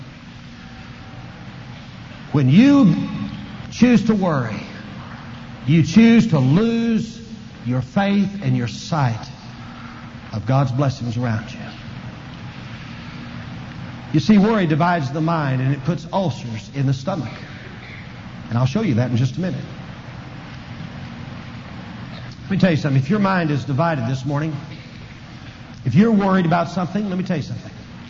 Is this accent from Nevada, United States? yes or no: no; Duncan, Oklahoma, United States; In my hometown in Duncan, Oklahoma, there was a man by the name of John Robinson.